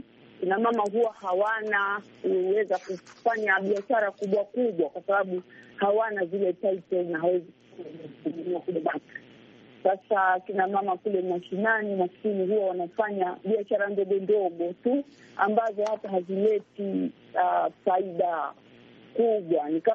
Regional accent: Tezo, Kilifi County, Kenya; na natoka kaunti ya Kilifi kule area za Tezo.

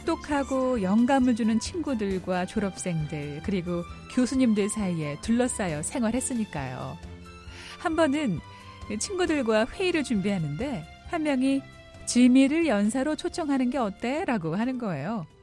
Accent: Cambodia; Korean is a second language; 저의 고향 캄보디아에 아직도 지뢰가 많고 또 지뢰로 인해 희생되는 사람들이 아주 많았기 때문에 특별히 관심이 많았죠.

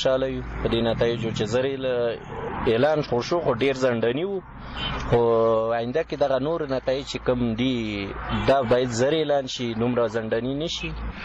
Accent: Kabul, Afghanistan; د کابل څخه یم.

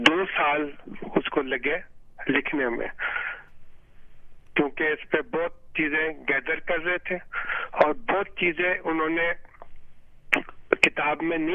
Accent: Pakistan; لیکن میں نے اپنی نیشنلٹی نہیں چینج کی, میں ابھی تک پاکستانی نیشنل ہوں اور میں اپنے ملک میں رہتا ہوں

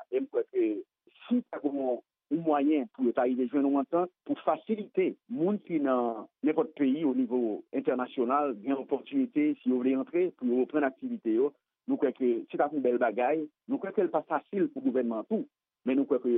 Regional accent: Haiti; en tant qu'haïtien qui voyager surtout avant et après tremblement de terre là.

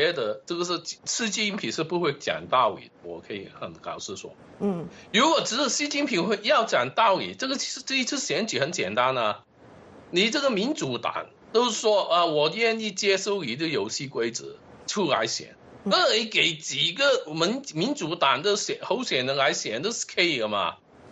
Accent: United Kingdom; now in Germany; 我是一个英国人啊，我是英国籍的。那么对付一个英国住在德国的英国人

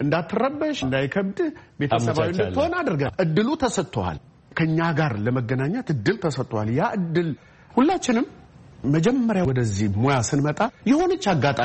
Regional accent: Harar, Harari Region, Ethiopia; እንግዲህ እኔ ተወልጄ ያደግኩት ሀረር ነው።

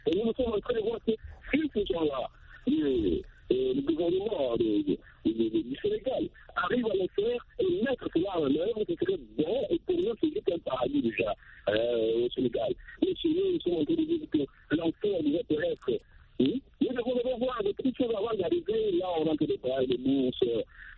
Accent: Russia; French is a second language; Vous comprenez, chez nous, à la Russie, on arrive peut-être même à ne pas donner à des étudiants

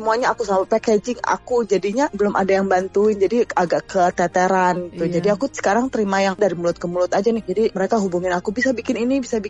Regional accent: Indonesia; Aku dari Indonesia

